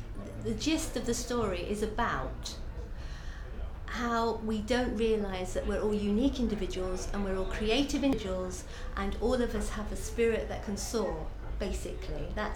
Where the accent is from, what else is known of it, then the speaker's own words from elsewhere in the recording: Wakefield, Yorkshire and the Humber, United Kingdom; I come from Wakefield in West Yorkshire, and sadly, it's a little known place